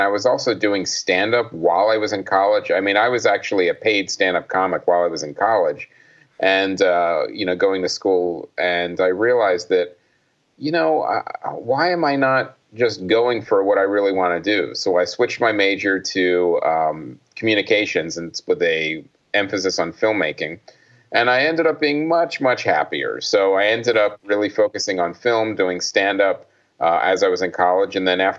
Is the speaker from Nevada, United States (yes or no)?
no; West Chester, Pennsylvania, United States; I went to college there, but I actually grew up in a suburb of Philly called Westchester, Pennsylvania.